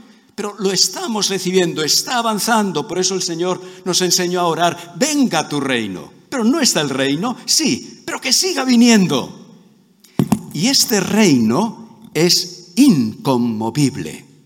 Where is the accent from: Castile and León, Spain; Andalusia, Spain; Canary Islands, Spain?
Andalusia, Spain; Málaga; born there; Originalmente soy de Málaga, aunque el habla dice que no, pero soy malagueño de nacimiento y era muy jovencito, tenía 13 años